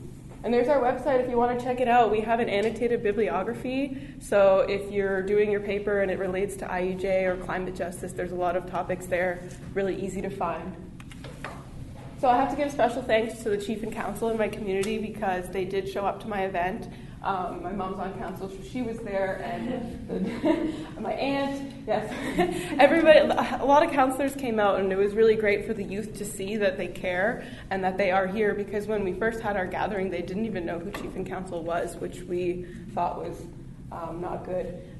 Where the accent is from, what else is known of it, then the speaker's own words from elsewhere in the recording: Garden River First Nation, Ontario, Canada; So I just told you … I'm from Garden River First Nation, Ontario, and I'm Fish Clan.